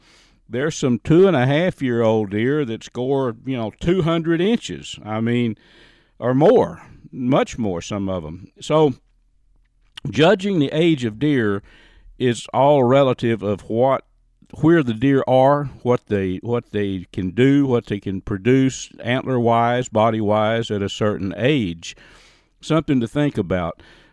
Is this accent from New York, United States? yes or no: no; Texas, United States; rather be than right up here in Northeast Texas and hunting and fishing. It's just, well, it's home. I was raised in Red River County, you know.